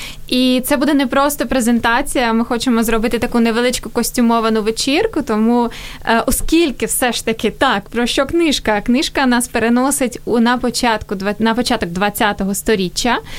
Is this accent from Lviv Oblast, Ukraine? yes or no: no; Kyiv, Ukraine; also born or lived in Brovary; Я народилась в Броварах, виросла в Києві, і я вважаю себе киянкою, такою, яка, знаєте, любить це місто от в будь-яких його проявах.